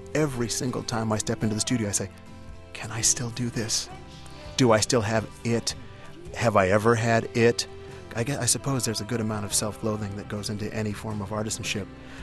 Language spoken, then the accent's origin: English; Claremont, California, United States; if there's a kid who's in Nebraska or in my hometown of Claremont or anywhere